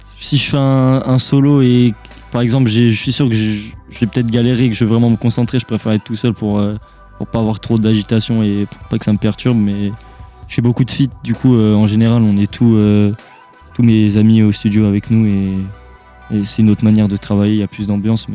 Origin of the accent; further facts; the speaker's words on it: Angers, Pays de la Loire, France; j'ai 18 ans. Bah je viens d'Angers, je suis pas né ici mais j'ai quasi toujours vécu ici.